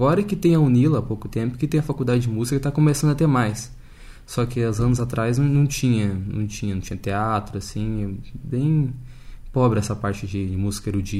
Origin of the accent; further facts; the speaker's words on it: Foz do Iguaçu, Paraná, Brazil; onde eu nasci. Comecei a estudar lá